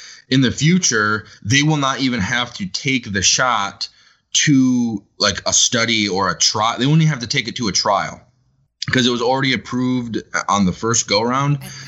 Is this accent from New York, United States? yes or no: yes; New York, United States; I'm just a New Yorker who's trying to take care of my family